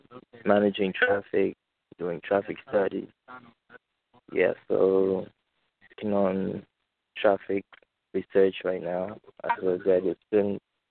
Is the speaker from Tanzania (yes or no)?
yes; Tanzania; now in United States; from UNF. I'm a graduate student, and I come from Tanzania, and that's where I did my undergrad studies in civil engineering.